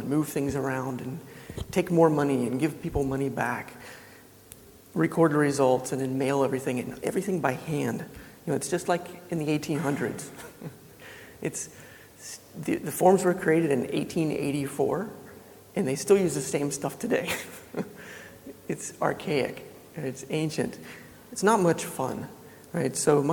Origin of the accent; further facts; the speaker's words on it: Denver, Colorado, United States; So when I'm from Denver, Colorado in the United States.